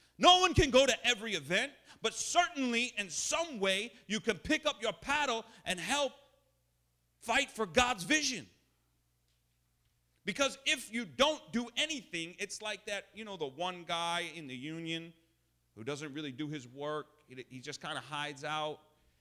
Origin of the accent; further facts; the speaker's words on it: New York, United States; And I grew up in Long Island. I know what it's like.